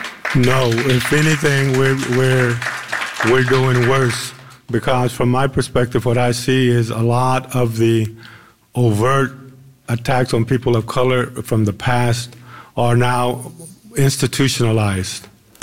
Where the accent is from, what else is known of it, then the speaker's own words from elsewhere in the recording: Austin, Texas, United States; I was born and raised here in Austin. I was one of the original founders of the Brown Berets here in Austin.